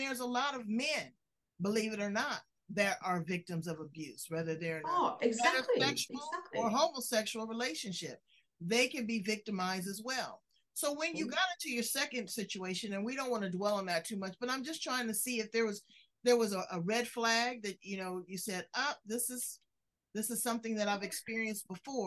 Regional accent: Los Angeles, California, United States; I'm a fighter. I'm from South Central LA. I'm a scrapper.

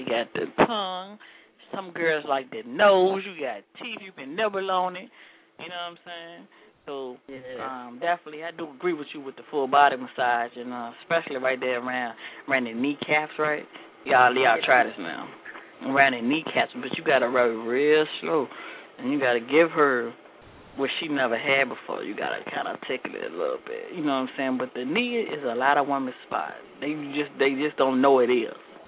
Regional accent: Virginia, United States; Next, we're going to go to my hometown. Uh-oh. Area code 804-397.

